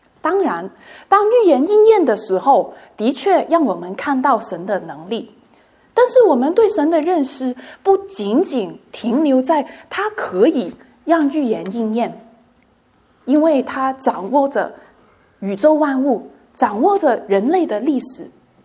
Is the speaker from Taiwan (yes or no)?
no; China; 我举一个我们中国人都懂的例子你就会明白了